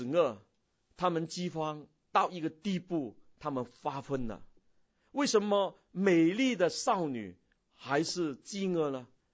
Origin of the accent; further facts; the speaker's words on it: Guangdong, China; 就是我们广东人说抢毛啊